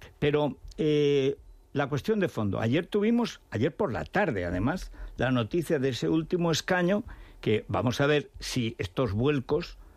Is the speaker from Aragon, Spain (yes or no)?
yes; Tremedal, Aragon, Spain; aparece un canal que viene desde el Tremedal, desde mi pueblo, hasta Cella